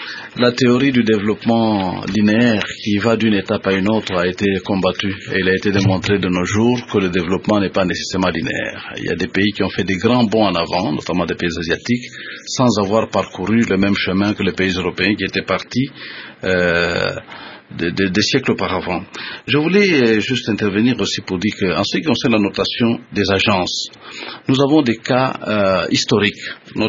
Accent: DR Congo; notamment chez nous en RDC

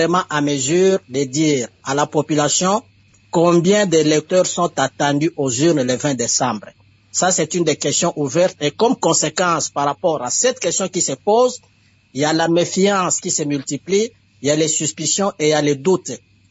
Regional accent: DR Congo; chez nous, en République démocratique du Congo

